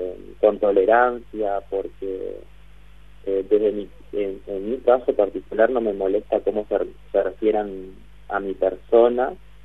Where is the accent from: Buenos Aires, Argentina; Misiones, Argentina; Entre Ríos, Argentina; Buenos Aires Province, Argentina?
Entre Ríos, Argentina; Concepción del Uruguay; soy el primero de Concepción del Uruguay. Soy el segundo de Entre Ríos.